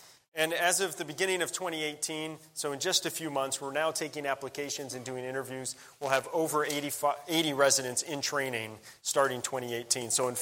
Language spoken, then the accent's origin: English; Cleveland, Ohio, United States; We're from Cleveland. Go Tribe.